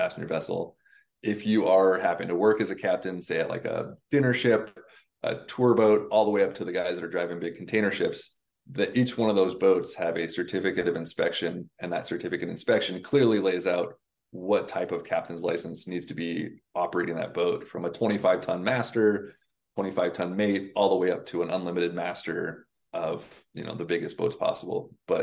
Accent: Washington, United States; So I grew up in Puget Sound. I come from a very old maritime family in the area.

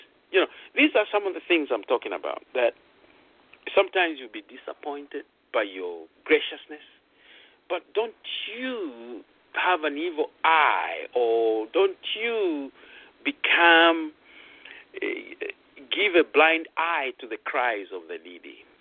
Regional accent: Tulsa, Oklahoma, United States; I had so much of thousands of dollars when I came from Tulsa, Oklahoma

